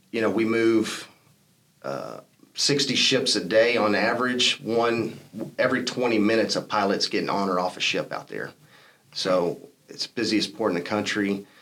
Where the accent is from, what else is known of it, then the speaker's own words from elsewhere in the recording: La Porte, Texas, United States; I'm a product of LaPorte, so born and raised in LaPorte, three generations, so went to the same high school as my grandparents.